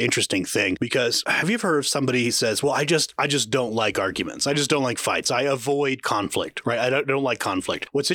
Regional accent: Salem, Oregon, United States; born and raised in Salem, Oregon. If you don't know where it is, that's okay. I'm from there and I'm not sure where it is, but it's the capital of Oregon, not Portland, actually.

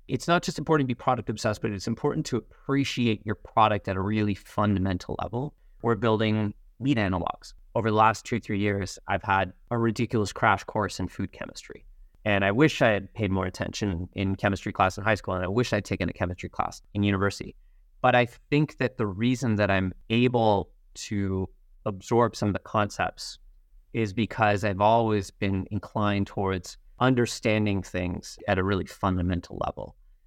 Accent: Canada; So I always try to check whether or not I'm being too Canadian or being American enough, if you will.

